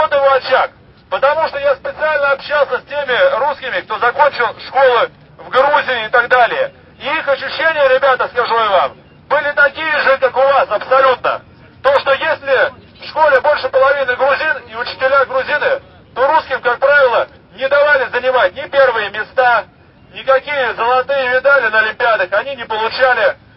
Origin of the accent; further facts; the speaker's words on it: Moscow, Russia; Мы сюда пришли за свое, потому что мы москвичи.